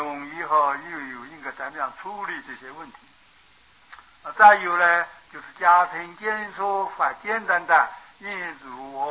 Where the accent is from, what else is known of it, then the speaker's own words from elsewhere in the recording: Taiwan; 你看我们台湾人很多出家没几天又翻修了